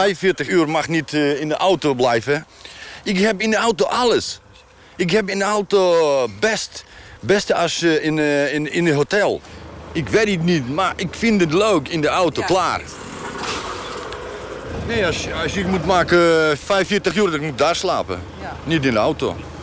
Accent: Ukraine; Dutch is a second language; Ik ben uit de Oekraïne.

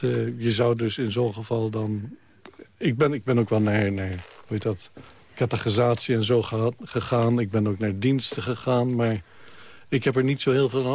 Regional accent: Amsterdam, North Holland, Netherlands; Nee, ik ben in Amsterdam opgegroeid.

